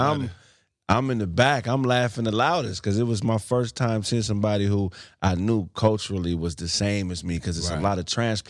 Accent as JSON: {"language": "English", "town": "Pasadena", "region": "California", "country": "United States", "said": "I'm from Pasadena, California. You know, shout out to Dina."}